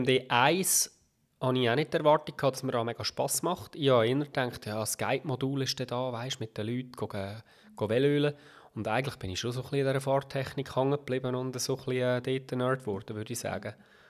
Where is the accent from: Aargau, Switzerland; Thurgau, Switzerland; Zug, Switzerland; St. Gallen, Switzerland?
Aargau, Switzerland; Seon; Nein, ich bin kein Urner. Ich bin Aargauer oder Seetaler sogar, von Zeon aufgewachsen.